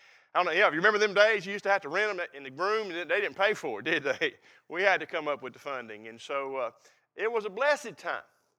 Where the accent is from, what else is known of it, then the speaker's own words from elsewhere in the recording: Concord, North Carolina, United States; I was born and raised in Concord